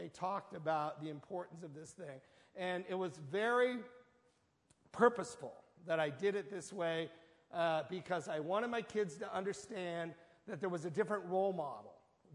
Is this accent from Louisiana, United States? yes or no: yes; New Orleans, Louisiana, United States; I grew up in New Orleans, and I went to all of the best Jesuit schools there.